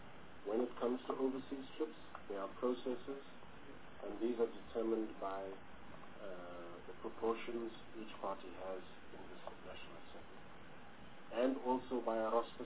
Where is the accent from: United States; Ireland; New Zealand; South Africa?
South Africa; first language Zulu; I was born speaking Zulu as my mother tongue. Later on, English became my mother tongue.